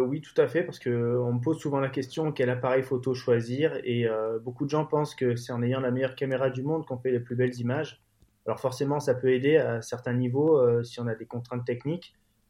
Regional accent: Marseille, Provence-Alpes-Côte d'Azur, France; j'ai 33 ans, je suis originaire de Marseille.

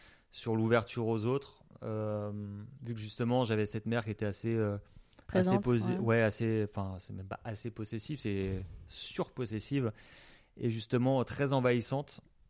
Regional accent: Grand Est, France; donc moi je suis alsacien, j'étais en vacances en Turquie.

